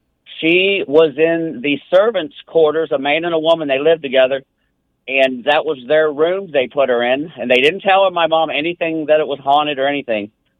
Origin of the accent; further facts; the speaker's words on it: Kentucky, United States; I'm from Kentucky, which is the home of Waverly Hills, the hospital?